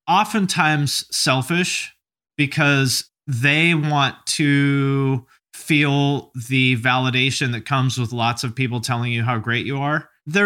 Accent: Seattle, Washington, United States; I'm from Seattle originally, but I lived kind of all over the place.

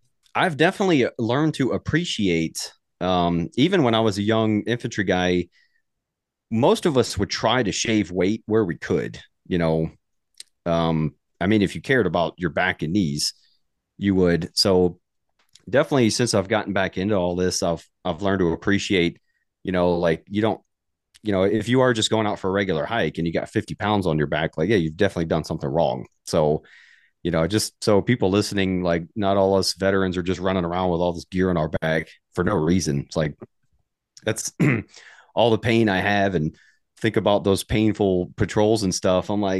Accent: Gulf Coast, United States; But I grew up on the Gulf Coast on the beach.

